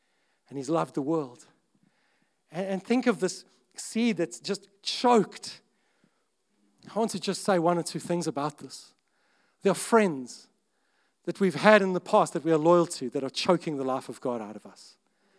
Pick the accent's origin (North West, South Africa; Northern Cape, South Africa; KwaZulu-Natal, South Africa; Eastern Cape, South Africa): Eastern Cape, South Africa; Summerstrand; I grew up in Summer Strand